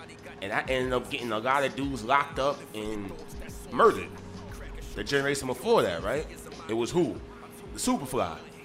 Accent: Bronx, New York, United States; But I'm from the South Bronx, so you know that ghetto mentality is around every time you come outside.

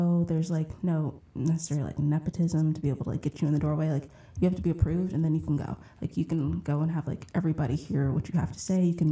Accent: Dallas, Texas, United States; Like I'm from Texas, I'm from Dallas.

